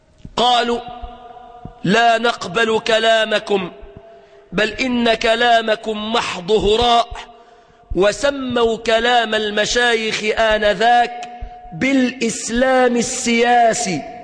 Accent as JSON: {"language": "Arabic", "country": "Egypt", "said": "في بلادنا مصر الحبيبة"}